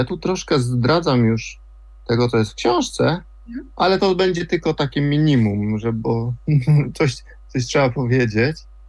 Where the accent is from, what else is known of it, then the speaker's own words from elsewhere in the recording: Silesian Voivodeship, Poland; urodziłem się w małej miejscowości w Beskidzie Żywieckim i do lasu, to znaczy praktycznie mieszkałem w lesie